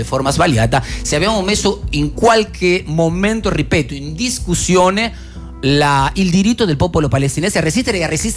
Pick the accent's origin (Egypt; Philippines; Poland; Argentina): Argentina; now in Rome, Italy; Io, in quanto argentino che vivo a Roma, non lo farò.